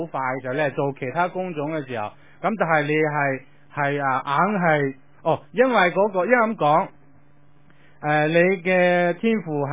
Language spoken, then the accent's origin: Cantonese; China; 我哋中國人